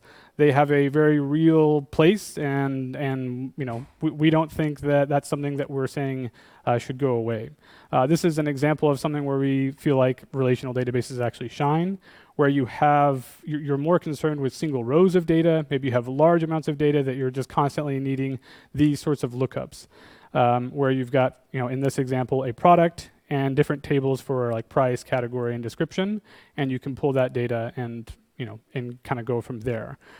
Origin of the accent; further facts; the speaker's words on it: Florida, United States; I'm actually from Florida, so I came prepared for the heat.